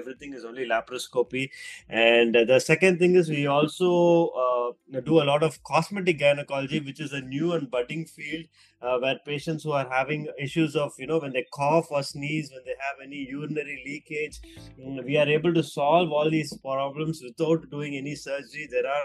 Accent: Tamil Nadu, India; first language Tamil; English is a second language; I'm not very good at Hindi, you know, because me born and brought up in Tamil Nadu, you know, we are not really sensitive towards speaking in Hindi. We only speak in Tamil.

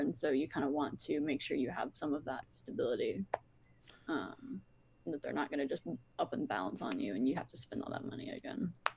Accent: Florida, United States; No, I grew up in Central Florida and then I went to college in Virginia.

